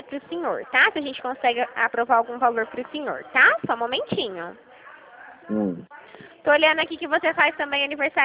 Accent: Dracena, São Paulo, Brazil; eu sou de Dracena.

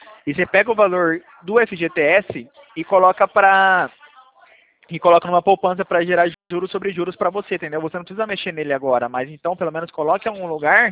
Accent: Valinhos, São Paulo, Brazil; eu sou daqui de Valinhos, São Paulo

